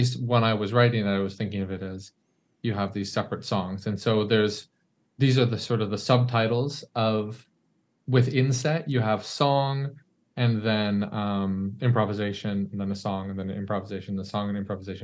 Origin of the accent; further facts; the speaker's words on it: Canada; also born or lived in New York; And I grew up in Canada, did my studies in the States in New York